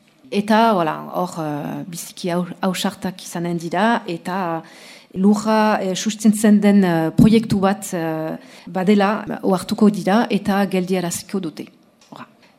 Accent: Biarritz, Nouvelle-Aquitaine, France; Basque is a second language; Alor, miarritzen antitu naiz, erdaldun familia batean, eta euskara ikasi nuen duela mabost urte.

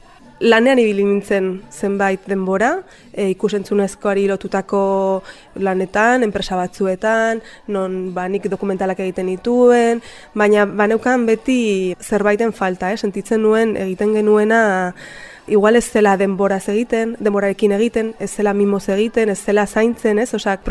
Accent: Lakabe, Navarre, Spain; born there; Ba, ni Lakaben jaio nintzen, Lakabe bada herri okupatu bat, Nafarroako ipar hegoaldean dagoena

